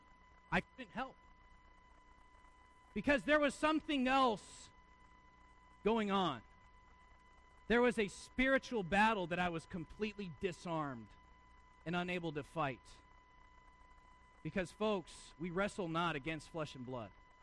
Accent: United States; oh, she's just got to be on drugs, because I'm an American. And we don't really deal with that.

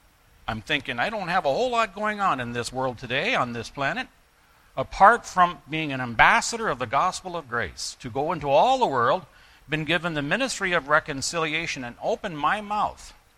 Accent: Minnesota, United States; As I mentioned, I'm from the Iron Range. I don't know how many times I died up there, could have died.

